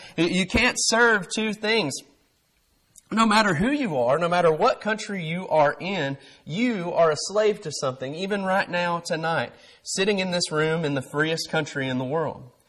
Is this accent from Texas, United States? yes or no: no; Fayetteville, Tennessee, United States; I'm from Tennessee. I'm from southern Middle Tennessee, Fayetteville, Tennessee. We enjoy our freedoms in Fayetteville, Tennessee.